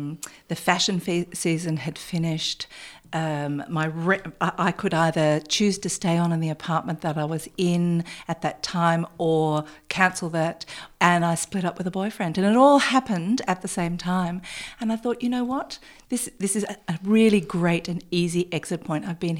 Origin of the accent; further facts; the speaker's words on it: Mount Eliza, Victoria, Australia; You know, I had had a beautiful childhood here on the Mornington Peninsula growing up around Mount Eliza